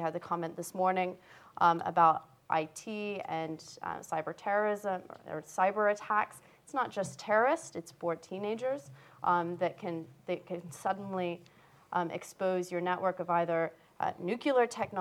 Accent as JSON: {"language": "English", "country": "United States", "said": "I don't want to get obviously I'm American, so please indulge me just a moment."}